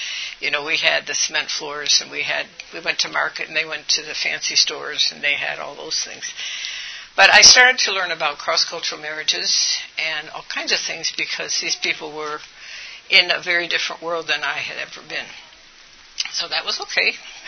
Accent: Nigeria; So when I was born and raised in Nigeria, I loved my life.

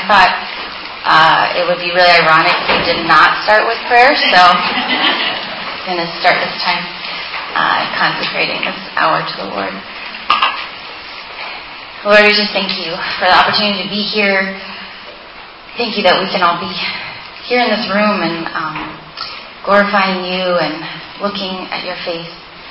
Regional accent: Turkey; moved away; also born or lived in Germany / Ohio, United States; So I grew up in Turkey, went to school in Germany, did undergrad in Ohio

